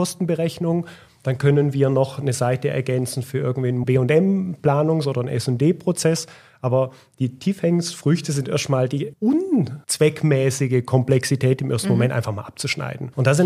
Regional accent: Rottweil, Baden-Württemberg, Germany; also born or lived in Lake Constance; now in Switzerland; ich bin ja selber Deutscher aus Rottweil ursprünglich, bin jetzt seit 25 Jahren in der Schweiz. Also wir waren immer sehr schweizbezogen. Ich bin viel am Bodensee aufgewachsen

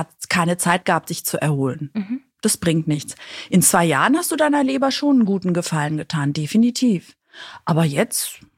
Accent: Greece; Nicht nur ich als Griechin, weil ich bin ja, also in Griechenland wird ja nur gegessen. Man kommt zusammen und isst. So bin ich auch groß geworden.

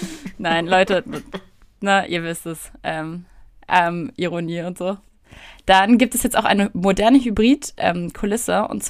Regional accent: Potsdam, Brandenburg, Germany; also als Potsdamer, wenn man hier aufgewachsen ist.

